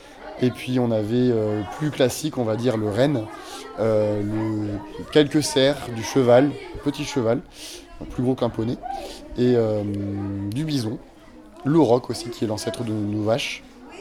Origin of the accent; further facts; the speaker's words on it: Auvergne-Rhône-Alpes, France; Chez nous en France, en Haute-Savoie notamment, on avait des lions